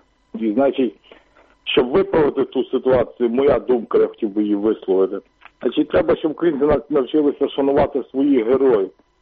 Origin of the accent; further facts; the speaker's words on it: Lviv Oblast, Ukraine; я з Львівської області.